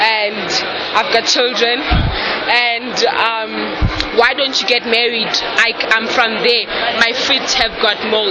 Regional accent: Queenstown, Eastern Cape, South Africa; also born or lived in Johannesburg; I grew up in Queenstown, which is, I was born in here in Johannesburg, but I grew up in Queenstown with my great-grandmother and my sisters and my aunts and everybody, and it's a place called Eqoqodala.

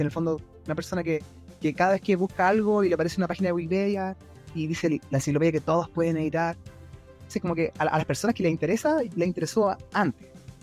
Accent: Chile; yo vivo en Chile, soy chileno también, y de profesión soy médico

